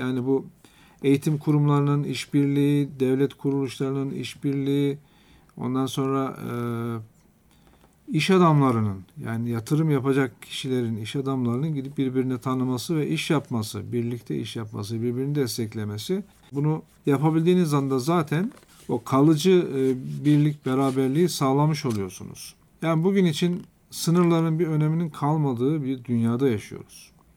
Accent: Sinop, Turkey; born there; Ben 1964 yılında Sinop'ta doğdum.

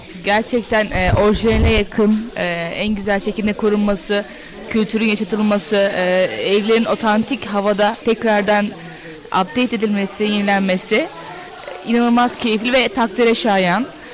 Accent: Balıkesir, Turkey; ben aslen Balıkesirliyim ben. Yasin, biz otla büyümüş insanlarız.

